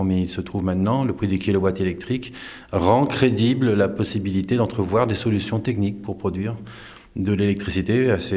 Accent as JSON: {"language": "French", "country": "France", "tie": "born or raised there", "said": "j'ai une famille meunière. Je suis originaire de Sévéraguet, donc j'ai 200 ans de meunerie derrière moi"}